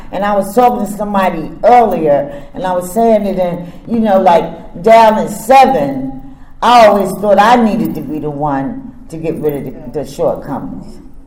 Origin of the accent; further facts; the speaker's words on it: New Jersey, United States; It was like, you know, because I'm from New Jersey, I'm from North.